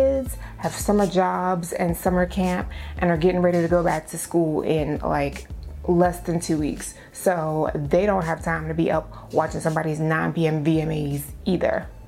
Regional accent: Bronx, New York, United States; I'm not used to this at all. I'm from the Bronx.

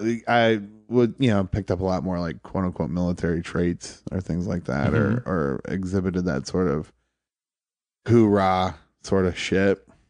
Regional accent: Toledo, Ohio, United States; I grew up in Toledo.

